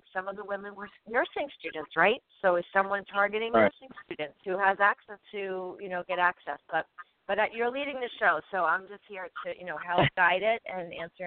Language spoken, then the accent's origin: English; Boston, Massachusetts, United States; now in Long Island, United States; I mean, I grew up in Boston, near Boston, and I was raised to respect the police.